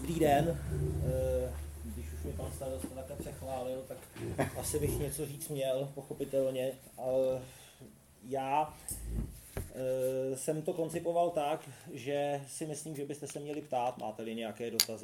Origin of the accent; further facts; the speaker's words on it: Mníšek pod Brdy, Central Bohemian Region, Czechia; já jsem z Níčku pod Brdy